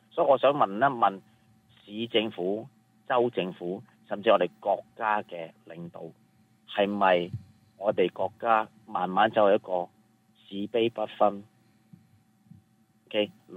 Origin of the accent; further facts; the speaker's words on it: China; moved away as an adult; now in United States; 我嚟咗美国四十几年，我觉得我哋中国人系一个好勤力、好勤奋嘅民族嚟嘅